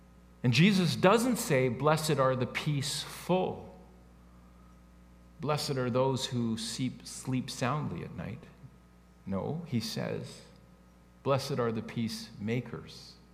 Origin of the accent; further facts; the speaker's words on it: Canada; But I explained that we didn't welcome him in because we're Canadian.